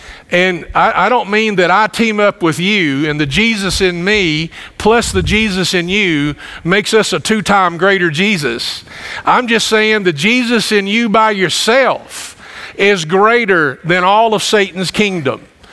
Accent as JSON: {"language": "English", "town": "Campbellsville", "region": "Kentucky", "country": "United States", "said": "In fact, people go, we're from Campbellsville, but people go, well, we went through your hometown the other day."}